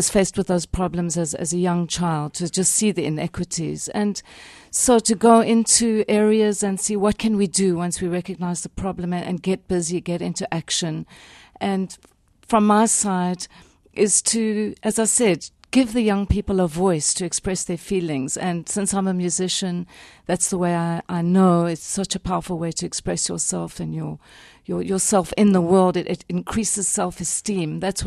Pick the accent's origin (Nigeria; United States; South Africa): South Africa; And I'm sure that black children growing up in South Africa, any child growing up in South Africa, black or white, would have their eyes wide open. I'm not sure why I, as a white child, had my eyes wide open